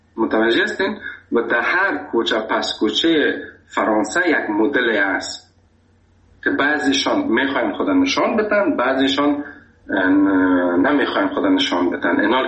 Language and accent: Persian; Afghanistan; گفتم از افغانستان.